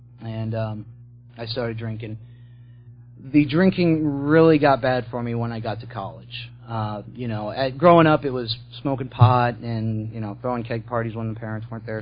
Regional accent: Sarasota, Florida, United States; born there; But I was born in Sarasota, and my parents were middle class. We weren't poor, but we weren't rich.

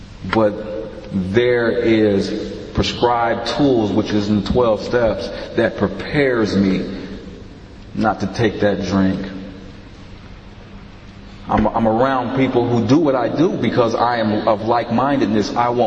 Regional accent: Long Beach, California, United States; I am from the Long Beach area. I grew up in poverty. My mother was only 17 when she had me.

